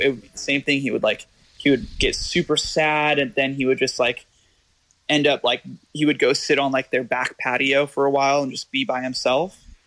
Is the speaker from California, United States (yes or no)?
yes; California, United States; She's from Florida. Obviously, I'm from California.